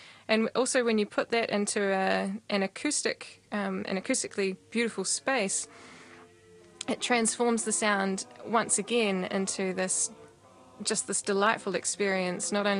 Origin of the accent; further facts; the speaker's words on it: Christchurch, Canterbury, New Zealand; also born or lived in Wellington; I was born and raised in Christchurch and have experiences singing in the Basilica and also in the Our Lady of Fatima Church as well.